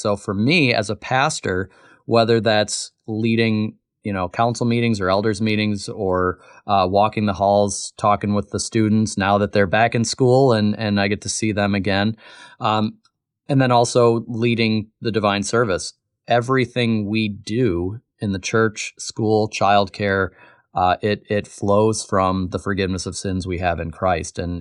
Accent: Michigan, United States; I'm from Michigan originally, and what really drew me here to Zion was that they had the school.

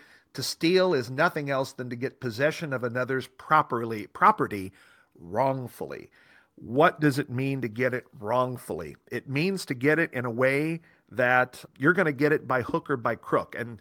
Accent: Illinois, United States; building homes where I grew up in Southern Illinois.

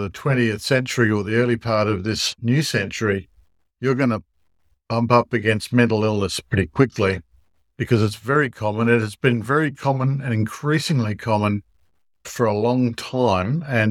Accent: Australia; now in St. Louis, United States; So I'm a Lutheran pastor, and if you're listening to my voice, you'll quickly work out that I'm not from around these parts. I'm an Australian. And that's where I lived and worked with the Lutheran Church of Australia until a year ago

